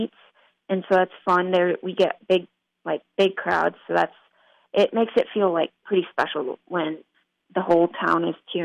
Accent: Michigan, United States; we're originally from Michigan, so it's fun to be able to be away from home, but yet still together.

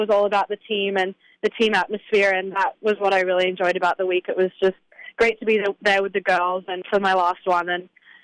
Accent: Gold Coast, Queensland, Australia; now in Wisconsin, United States; I'm from the Gold Coast. It's an hour south of Brisbane. I guess the Gold Coast is pretty much a small Miami in Florida. It's a very beachy town. It's pretty large. There's about 700,000 people that live there.

